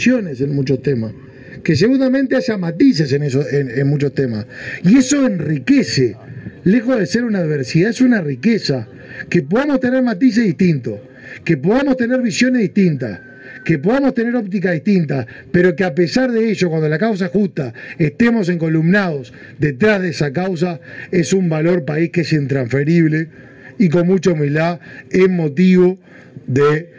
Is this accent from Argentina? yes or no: no; Uruguay; como uruguayo